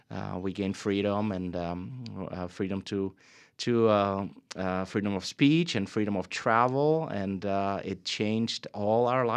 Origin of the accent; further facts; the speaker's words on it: Czechia; I grew up in Czechoslovakia, and even there behind the Iron Curtain, we did hear some of these songs